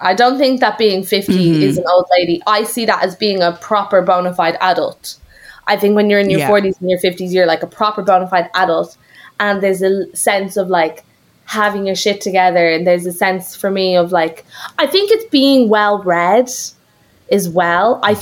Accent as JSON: {"language": "English", "town": "Dunboyne", "region": "Leinster", "country": "Ireland", "tie": "born or raised there", "also_born_or_lived": "Dublin", "said": "I'm from Dublin and I'll always say I'm like a dub, but I definitely think I'm from Dunboyne, County Meath, because that's where all those kind of really intense formative memories come from."}